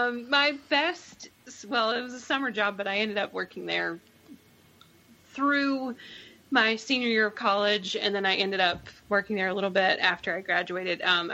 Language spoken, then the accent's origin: English; Tennessee, United States; And I'm from Tennessee. So like the buckle of the Bible Belt